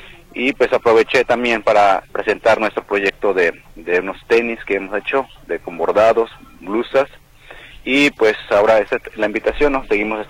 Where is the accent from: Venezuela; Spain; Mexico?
Mexico; first language Nahuatl; Spanish is a second language; Así es mi lengua materna, es mi primera lengua y es un saludo.